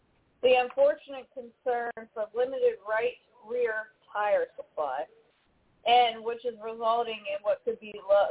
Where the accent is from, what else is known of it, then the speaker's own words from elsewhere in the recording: Port Royal, Pennsylvania, United States; And then we go to my hometown, the beautiful track at Port Royal Speedway.